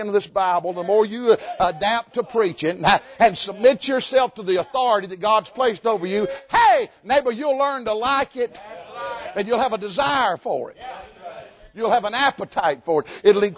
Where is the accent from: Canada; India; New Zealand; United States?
United States; Tennessee; Where I grew up in Tennessee, hey, we have two meats, the one left over from last night, if there was any left over, two or three vegetables, cornbread and biscuit.